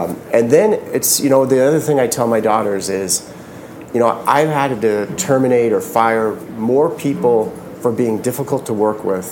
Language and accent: English; San Jose, California, United States; I grew up in the Bay Area, right in San Jose.